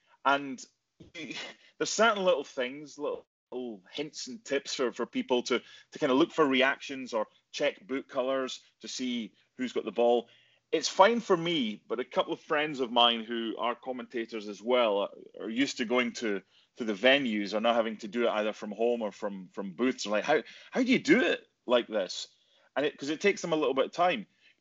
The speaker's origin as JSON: {"language": "English", "country": "United Kingdom", "said": "Paul Gascoigne, just being British, was someone that you always want your countrymen and countrywomen to do well when they go overseas, or I do."}